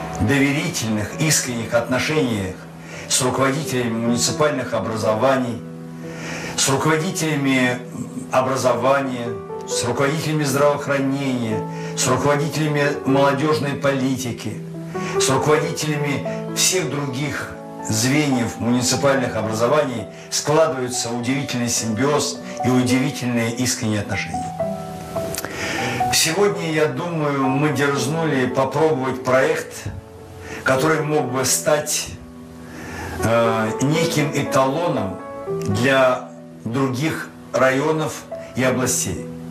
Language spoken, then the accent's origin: Russian; Moscow, Russia; Я как москвич здесь познакомился с удивительными людьми, и на сегодняшний день, вот уже находясь более 40 лет в церкви